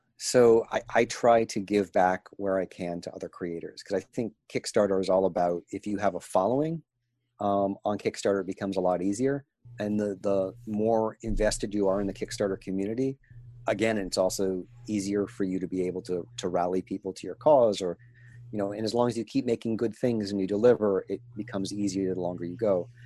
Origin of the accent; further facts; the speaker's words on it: Maine, United States; also born or lived in New Hampshire; I grew up in Maine and New Hampshire.